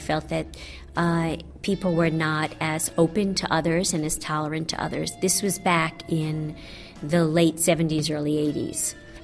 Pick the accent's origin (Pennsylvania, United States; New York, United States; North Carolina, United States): New York, United States; New York City; now in Twin Cities, United States; I grew up in New York City, and when I came out to the Twin Cities area, I became very aware of differences in the environments